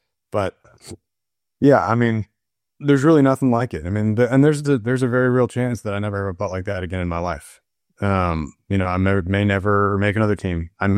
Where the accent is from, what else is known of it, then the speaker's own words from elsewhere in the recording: New York, United States; It's, you know, my home state in New York at Bethpage.